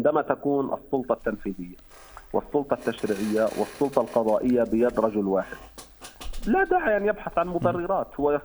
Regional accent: Palestine; ونقدر يعني كفلسطينيين مقاطعة المبادرة

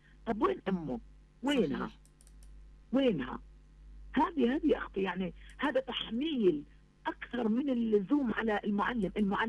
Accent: Palestine; لأنه إحنا في فلسطين العالم الوحيد اللي في العالم عندنا كثافة صفية

